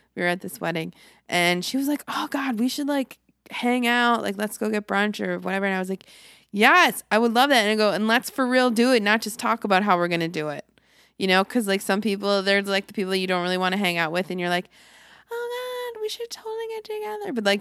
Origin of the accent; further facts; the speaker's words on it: Milwaukee, Wisconsin, United States; I didn't grow up here, but I grew up in Milwaukee, which is kind of, it's not really that similar, to be honest with you, other than they're both in the north area.